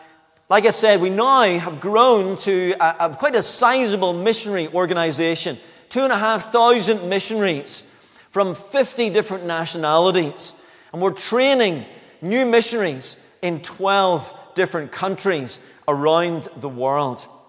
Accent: Limavady, Northern Ireland, United Kingdom; I grew up in Limavady, attending Second Limavady Presbyterian Church and also Limavady Baptist Church during my later teenage years

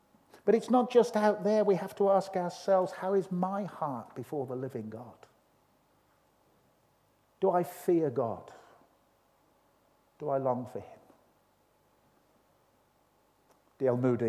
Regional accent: Birmingham, West Midlands, United Kingdom; moved away; When I was a little boy growing up in Birmingham

